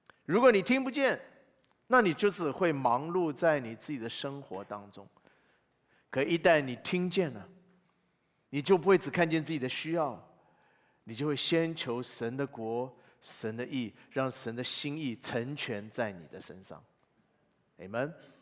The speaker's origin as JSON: {"language": "Chinese", "country": "China", "said": "作为一个中国人，我们常常觉得很骄傲，"}